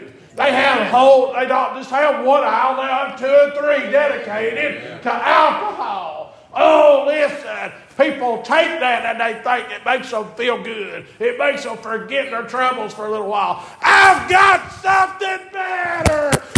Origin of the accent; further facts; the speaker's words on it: Tennessee, United States; I lived just across the bridge all my life till I got married, then I moved up into White Pine. Growing up in East Tennessee